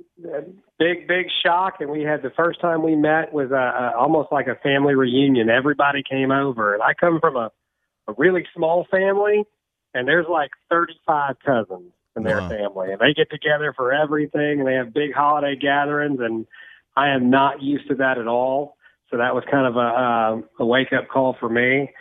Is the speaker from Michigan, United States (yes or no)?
no; Texas, United States; I'm from Texas.